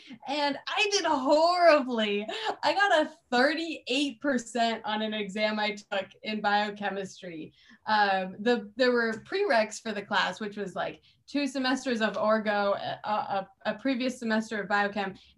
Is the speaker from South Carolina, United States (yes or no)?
no; New Hampshire, United States; I landed in Logan Airport, and I'm from New England. I'm actually from New Hampshire